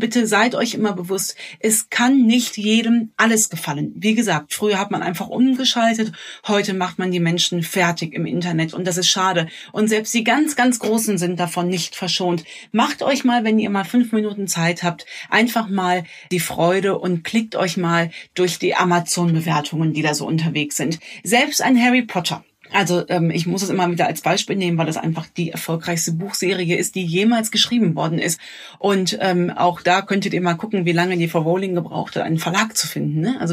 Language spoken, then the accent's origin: German; Cologne, North Rhine-Westphalia, Germany; ich als Kölnerin